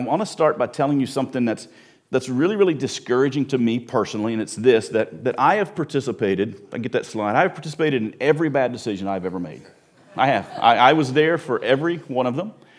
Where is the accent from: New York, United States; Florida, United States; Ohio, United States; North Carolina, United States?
North Carolina, United States; I grew up in North Carolina, so I grew up on them.